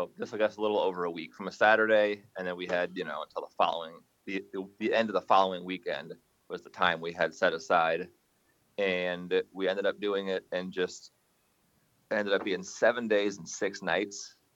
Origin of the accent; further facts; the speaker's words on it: St. Louis, Missouri, United States; I am born and raised in St. Louis